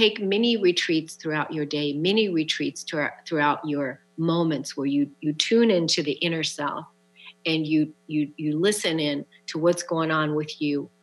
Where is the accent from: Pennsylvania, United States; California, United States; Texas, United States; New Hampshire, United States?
New Hampshire, United States; Laconia; here in my hometown in Laconia